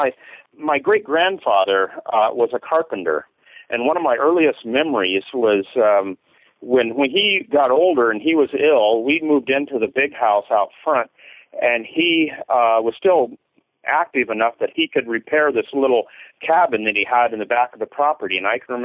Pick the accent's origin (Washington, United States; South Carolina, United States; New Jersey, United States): Washington, United States; Wenatchee; also born or lived in Auburn / Sumner; Well, Pacific Northwest, I grew up in Wenatchee and Auburn and Sumner, which are, you know, Auburn and Sumner aren't too far away from Seattle.